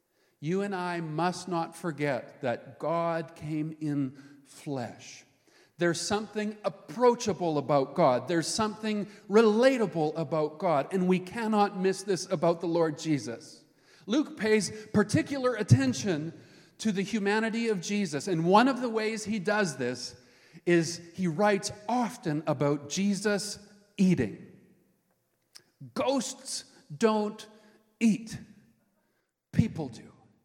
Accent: Canada; born there; I was born here. My parents happened to be on a trip to Sweden when I was conceived. So like an IKEA product, I'm made in Sweden, but I was born in Canada. My dad was born in Sweden himself

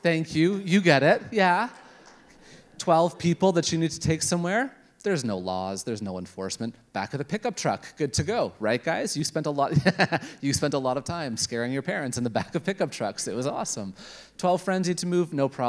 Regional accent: Canada; so I'm a Canadian driver, so I still somewhat follow rules.

